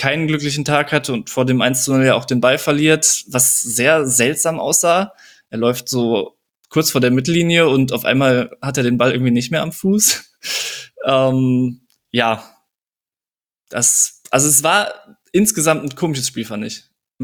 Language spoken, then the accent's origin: German; Cologne, North Rhine-Westphalia, Germany; Auch den kennt man ja als Kölner so ein bisschen besser.